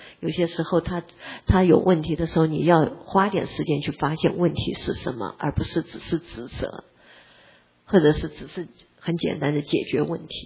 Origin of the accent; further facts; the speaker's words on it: China; 我们中国人有的时候对小孩说实话是很不尊重的。